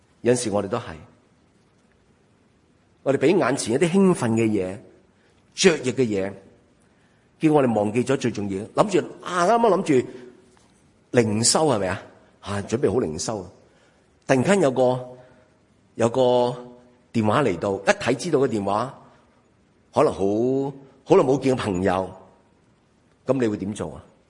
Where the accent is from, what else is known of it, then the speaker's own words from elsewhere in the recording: China; 我中国人